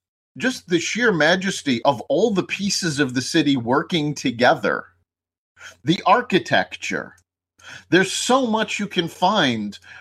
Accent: New York City, New York, United States; I grew up in New York City, and I have always found the majesty of the city inspiring.

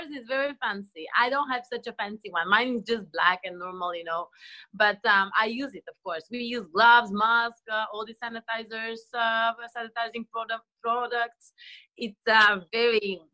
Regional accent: Bulgaria; I'm coming from Bulgaria, as you just said.

